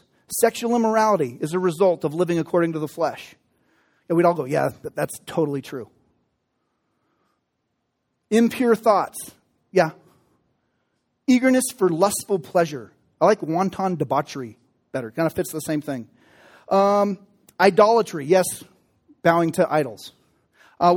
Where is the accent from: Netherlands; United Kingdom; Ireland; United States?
Ireland; I'm Irish. That's just how we are.